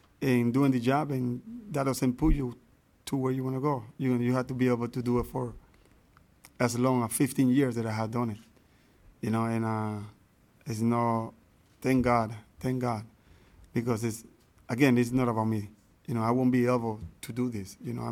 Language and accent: English; Panama; English is a second language; Well, definitely my hometown in Panama, it had to be a party.